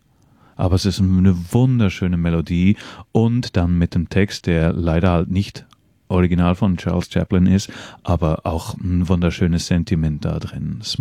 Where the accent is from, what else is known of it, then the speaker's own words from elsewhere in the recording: Switzerland; weil ich als Schweizer, ich hatte schon ein bisschen in Europa rumgereist